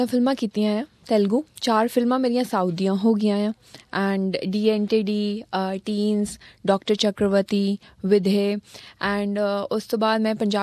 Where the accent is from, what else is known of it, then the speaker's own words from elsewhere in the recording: Bagga Kalan, Punjab, India; ਮੈਂ ਇੱਕ ਬਿਲਕੁਲ ਪੇਂਡੂ ਫੈਮਲੀ ਨੂੰ ਬਿਲੋਂਗ ਕਰਦੀ ਹਾਂ, ਪਿੰਡੋਂ, ਸਾਡਾ ਪਿੰਡ ਆ ਅੰਮ੍ਰਿਤਸਰ ਦੇ ਲਾਗੇ ਬੱਗਾ ਕਲਾਂ ਪਿੰਡ ਆ, ਅਤੇ ਮੈਂ ਉੱਥੋਂ ਬਿਲੋਂਗ ਕਰਦੀ ਹਾਂ। ਸਾਡੀ ਜੱਟ ਫੈਮਲੀ 'ਚ ਬਹੁਤ ਕੰਜ਼ਰਵੇਟਿਵ ਹੁੰਦੀ ਆ